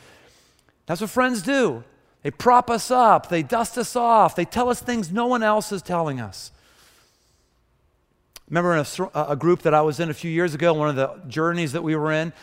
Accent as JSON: {"language": "English", "town": "Pittsburgh", "region": "Pennsylvania", "country": "United States", "tie": "born or raised there", "said": "I had been born and bred in Pittsburgh. All my lifelong family, lifelong friends were there."}